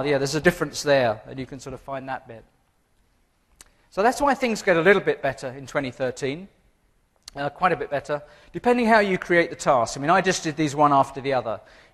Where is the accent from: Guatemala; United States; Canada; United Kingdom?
United Kingdom; England; It may seem a bit sarcastic, but I'm English.